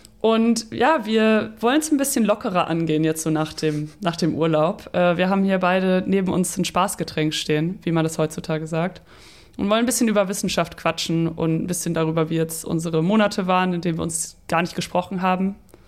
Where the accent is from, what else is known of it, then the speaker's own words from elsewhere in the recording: Lower Saxony, Germany; Ich komme ja auch aus Friesland